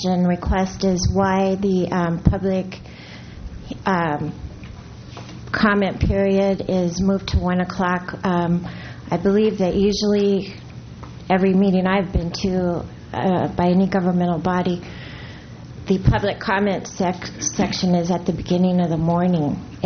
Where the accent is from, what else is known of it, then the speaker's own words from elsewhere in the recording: Morro Bay, California, United States; I'm from Morro Bay.